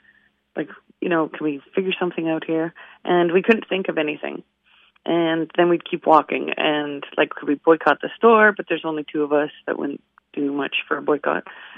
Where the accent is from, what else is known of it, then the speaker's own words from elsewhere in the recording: Winnipeg, Manitoba, Canada; So we found a location in Winnipeg, my hometown, and we drove the 6 hours to take him there.